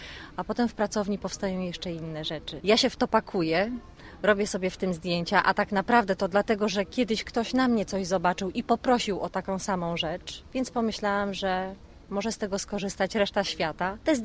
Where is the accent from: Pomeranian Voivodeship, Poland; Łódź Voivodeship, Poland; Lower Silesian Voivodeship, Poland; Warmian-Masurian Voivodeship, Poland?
Pomeranian Voivodeship, Poland; Główczyce; also born or lived in Słupsk; now in Kraków, Poland; Urodziłam się w Słupsku, natomiast pochodzę z Główczyc, czyli kawałek dalej, stąd. Liceum tutaj spędziłam